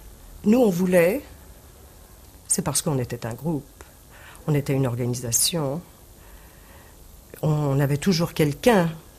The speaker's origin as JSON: {"language": "French", "town": "Paris", "region": "Île-de-France", "country": "France", "tie": "born there", "said": "Moi, je suis née à Paris. Et de parents d'origine polonaise. Hein. Nous sommes juifs d'origine polonaise. Mes parents sont venus en 23 en France. Je suis née en 24."}